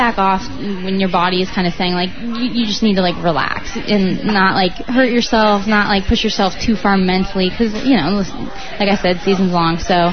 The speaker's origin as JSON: {"language": "English", "town": "West Des Moines", "region": "Iowa", "country": "United States", "said": "I'm from West Des Moines, it's about 60,000"}